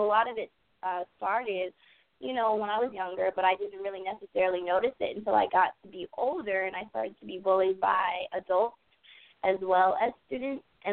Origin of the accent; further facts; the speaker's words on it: Peoria, Illinois, United States; but I'm currently from Peoria, Illinois, which is a small city outside of Chicago.